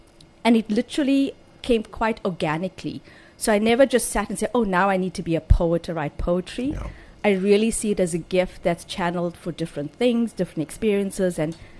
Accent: Chatsworth, KwaZulu-Natal, South Africa; So I grew up in Chatsworth, and I used to do music.

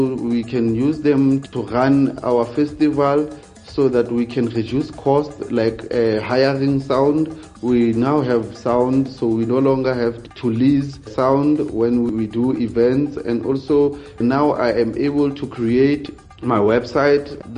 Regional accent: Phuthaditjhaba, Free State, South Africa; English is a second language; from Qwaqwa Phuthaditjhaba, Free State, deep down in the Drakensberg Mountain.

